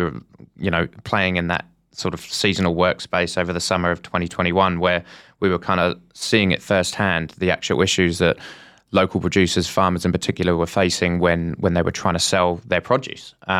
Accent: Wellington, New Zealand; born there; accent: English; moved away; also born or lived in United Kingdom; You can probably tell by my accent, I've actually picked up on one pretty a pretty full on English accent. I lived there for about 10 years, in fact, but I am Kiwi born from Wellington

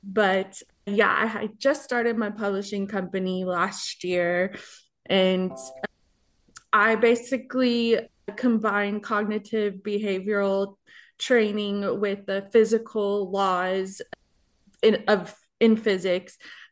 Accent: Austin, Texas, United States; now in Cincinnati, United States; I'm originally from Austin, Texas, but I now live in Cincinnati, Ohio.

